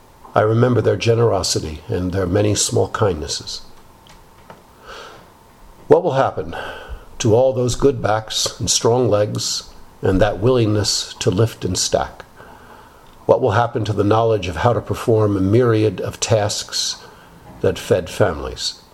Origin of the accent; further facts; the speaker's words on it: Reading, Pennsylvania, United States; My hometown of Reading, Pennsylvania had lots of jobs for strong backs then, for the Reading Railroad, or in steel mills, or factories of every type.